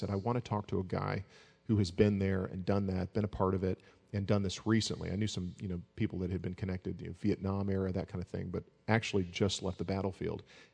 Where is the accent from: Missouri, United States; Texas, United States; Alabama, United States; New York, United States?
Alabama, United States; I grew up near Auburn, Alabama, which is very close to Fort Benning